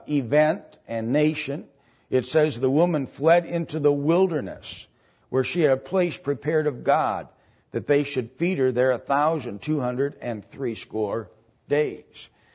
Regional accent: Wales, United Kingdom; remember the background, and I'm Welsh, the background of the Welsh people was the red dragon.

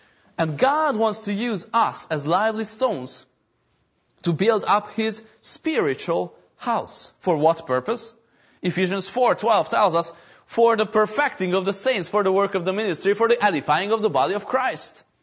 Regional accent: Pécs, Baranya, Hungary; now in Jerusalem; Well, Lord, I was born in Peach. I grew up there. I have all my friends there, all my relatives there.

